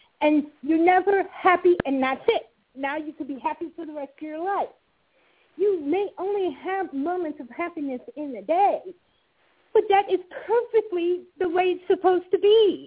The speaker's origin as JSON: {"language": "English", "region": "East Coast", "country": "United States", "said": "because I'm from the East Coast also"}